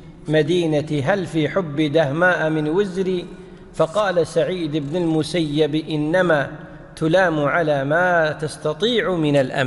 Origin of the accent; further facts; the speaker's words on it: Kuwait; مثل عندنا بالكويت بالعامية يقول: جمعنا بين رأسين بالحلال.